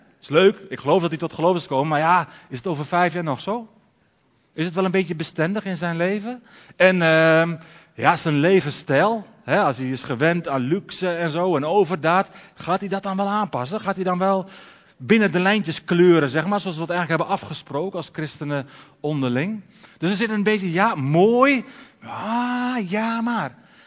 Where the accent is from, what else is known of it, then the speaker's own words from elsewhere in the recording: Alteveer, Netherlands; born there; de droom was dat ik stond te preken in de feesttent, in de feestweek, in Alteveer, mijn geboortedorp.